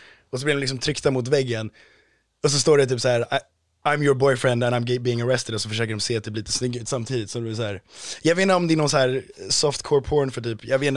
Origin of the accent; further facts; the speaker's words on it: Kenya; Sen om det är någon svensk som, alltså, någon, som säger, var kommer du ifrån, och så säger man, jag kommer från Stockholm typ, och de bara, men, okej, jag kommer från Kenya liksom.